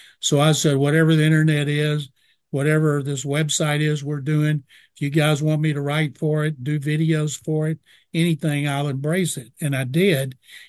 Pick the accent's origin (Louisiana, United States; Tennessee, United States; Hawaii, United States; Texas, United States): Texas, United States; Waco; I was 8 years old growing up in Waco, and NBC had the Oilers and AFL.